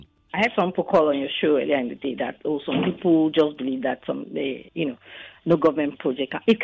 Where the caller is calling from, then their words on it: Lagos, Nigeria; I know that I am from Lagos State.